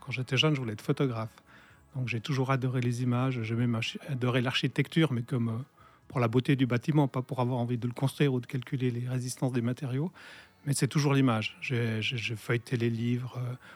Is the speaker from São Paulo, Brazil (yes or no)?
yes; São Paulo, Brazil; moved away; j'ai passé mon enfance au Brésil, où il y avait très peu de choses culturelles, disons.